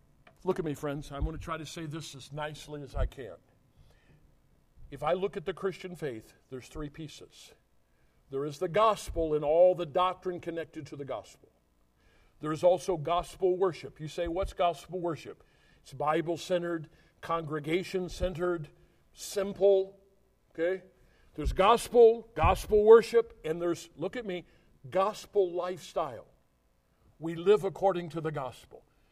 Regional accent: Fieldon, Illinois, United States; I grew up in First Baptist Church of Fieldon, Illinois.

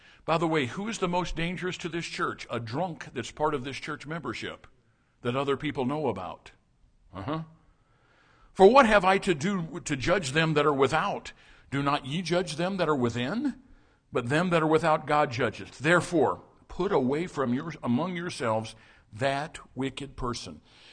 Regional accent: Rosedale, United States; Terry Greenwood was from Kane. I was from Rosedale area.

